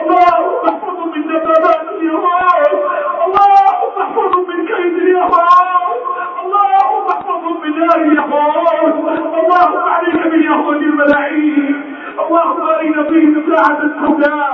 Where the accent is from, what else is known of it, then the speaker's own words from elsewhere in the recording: Egypt; بلدنا مصر